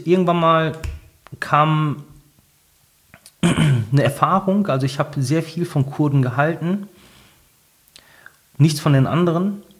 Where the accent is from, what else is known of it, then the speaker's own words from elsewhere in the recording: Bottrop, North Rhine-Westphalia, Germany; Genau, das ist Bottrop.